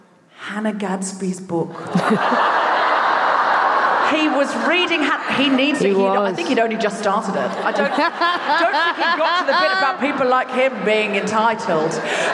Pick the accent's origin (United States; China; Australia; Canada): Australia; Brisbane, Queensland; I was born and raised in Brisbane. I know I don't sound especially Australian, but I read a lot of Ian Blyton as a child, and I picked up the accent for the books.